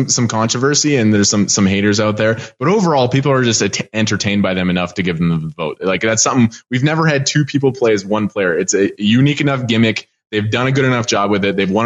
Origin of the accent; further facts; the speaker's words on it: Canada; Hey, I'm a Canadian. This is a prideful game. We're a proud country.